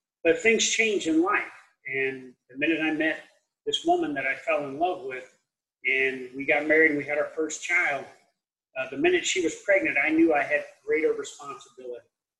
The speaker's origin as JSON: {"language": "English", "town": "Davenport", "region": "Iowa", "country": "United States", "tie": "born or raised there", "said": "I remember when I joined as an E1 out of Davenport, Iowa, my hometown, and my first duty station was Fort Bliss, Texas."}